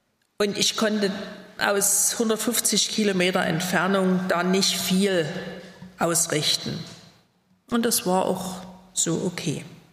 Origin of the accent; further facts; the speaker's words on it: Radebeul, Saxony, Germany; wir lebten schon viele Jahre hier. Wir stammen aus Ostsachsen, aus Radebeul bei Dresden.